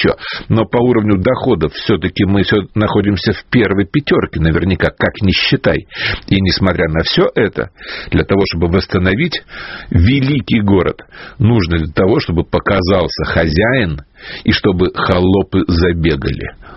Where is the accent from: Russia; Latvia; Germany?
Russia; Saint Petersburg; я тоже радуюсь, что мой родной город Петербург получает какие-то деньги на реставрацию